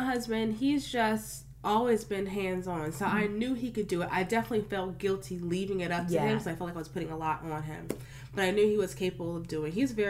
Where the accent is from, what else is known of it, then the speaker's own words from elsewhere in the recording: Virginia, United States; now in New York, United States; I'm from Virginia. That's the furthest I've ever lived.